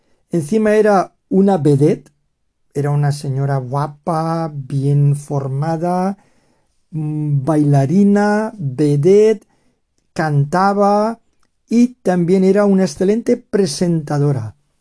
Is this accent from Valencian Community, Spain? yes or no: yes; Valencian Community, Spain; nuestra representante española, que es valenciana, es de mi tierra.